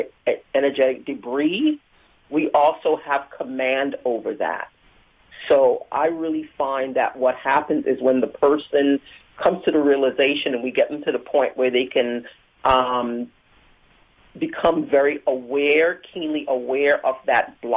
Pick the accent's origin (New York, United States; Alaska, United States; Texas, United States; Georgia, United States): New York, United States; Brooklyn; Oh, I'm so excited to be back in Brooklyn. Mm-hmm. I grew up in Brooklyn, so I am super excited to launch the creation tour from Brooklyn.